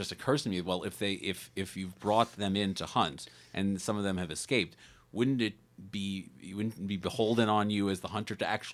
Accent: New York City, New York, United States; I grew up in New York City, if I'm going to be personal for a second. And, you know, growing up there, it was, you kind of had to worry about things in New York

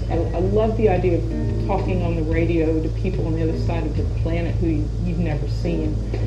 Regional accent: New Orleans, Louisiana, United States; I am from New Orleans. This region is a very deep and super important part of who I am.

